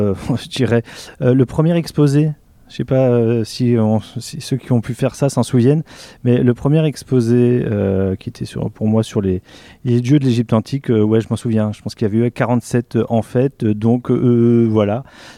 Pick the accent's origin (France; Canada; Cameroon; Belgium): France; Brittany; Alors, je suis originaire de Pamard, donc à 30 minutes de Quimper. Donc, une logique d'avoir fait ses études au pôle de Quimper. Donc, j'ai fait 3 années en licence histoire de 2002 à 2005. Et puis, une fois que j'ai obtenu ma licence, je suis parti à Brest